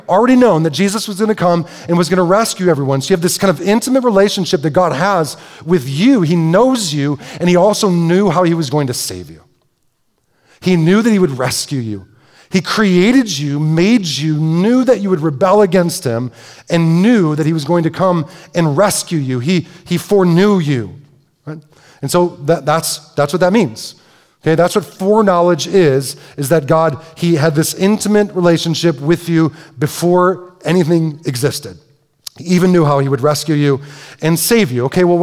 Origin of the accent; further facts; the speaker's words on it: Detroit, Michigan, United States; I'm from Detroit. Watched every game.